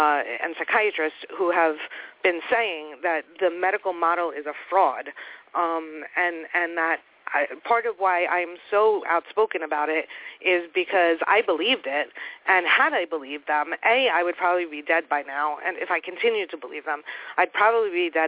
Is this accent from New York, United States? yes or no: yes; New York, United States; $32 million at least, as a New Yorker, I know this real well.